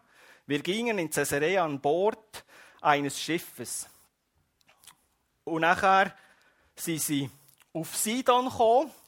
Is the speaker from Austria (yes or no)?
no; Switzerland; Mir als Schweizer wäre es nicht so gut gegangen, weil der Fahrplan nicht eingehalten wurde.